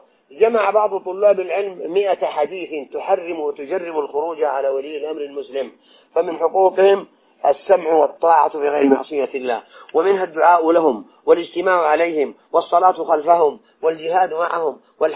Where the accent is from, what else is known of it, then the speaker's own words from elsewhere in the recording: Saudi Arabia; بلادنا المملكة العربية السعودية